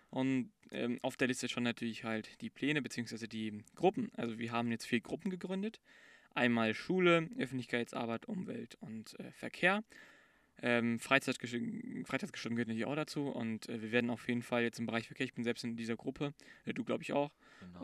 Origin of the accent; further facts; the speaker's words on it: Bottrop, North Rhine-Westphalia, Germany; wenn die mich fragen … wo kommst du her? Ich so, ja, klar, Bottrop aus dem Ruhrgebiet, ne? Also ich bin auch ganz stolz